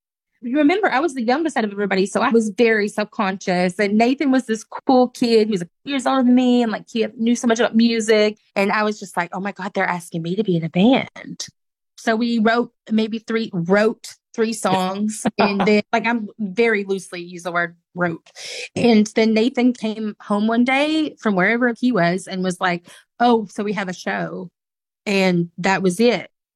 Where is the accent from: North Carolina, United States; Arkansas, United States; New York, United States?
Arkansas, United States; You know, I grew up in Arkansas with this group of kids. We had a very specific scene.